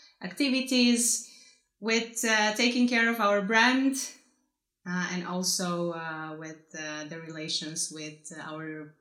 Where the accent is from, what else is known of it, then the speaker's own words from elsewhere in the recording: Bucharest, Romania; I come from Bucharest, Romania, and I am 28 years old.